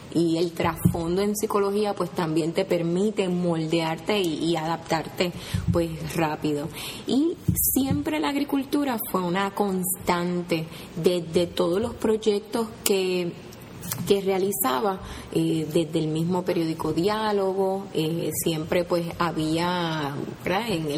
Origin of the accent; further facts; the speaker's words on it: Arecibo, north, Puerto Rico; yo vengo de Arecibo, ¿verdad?, en la zona norte de Puerto Rico, junto al Atillo, el sector lechero por excelencia del país.